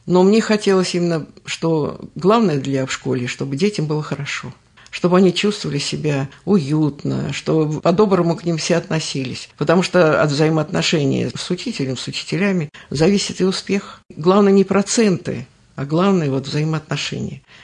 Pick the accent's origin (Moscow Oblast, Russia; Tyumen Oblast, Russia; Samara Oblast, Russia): Moscow Oblast, Russia; Igumnovo; Нет, я родилась в Рязанской области. У меня мама оттуда. Жила там до 4 лет. Отец вернулся с войны и нас забрал. С собой. С 4 лет мы жили в Игумнове